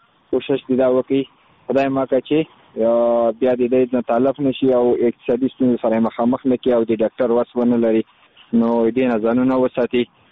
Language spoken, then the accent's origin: Pashto; Khost, Afghanistan; زه خو د خوست ولایت مربوط یم، مرکز اوسیدونکی یم.